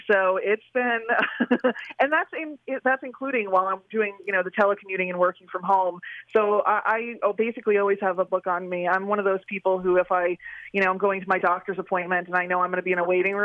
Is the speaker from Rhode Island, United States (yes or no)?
yes; Rhode Island, United States; I grew up in Rhode Island, and the high school is right next to the library.